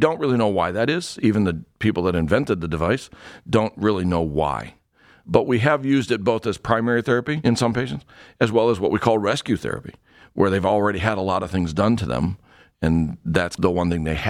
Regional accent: Ohio, United States; I was born and raised in Ohio. I lived all over the state, and you get all four seasons.

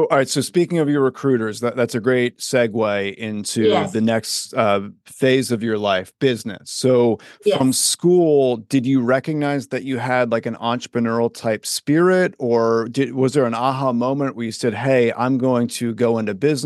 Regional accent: Maryland, United States; So I was raised in Harford County, Maryland, and there was a Bel Air High School.

